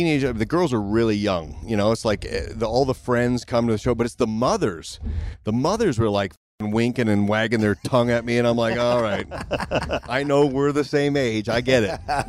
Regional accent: Canada; Especially because I'm Canadian, so I think they give us a little extra love

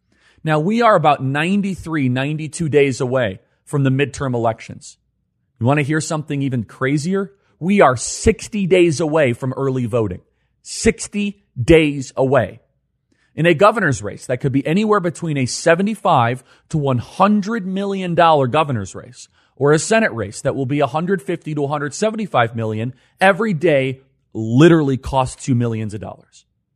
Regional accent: United States; I grew up in America, and so did you, where we could have election results a couple hours after polls close.

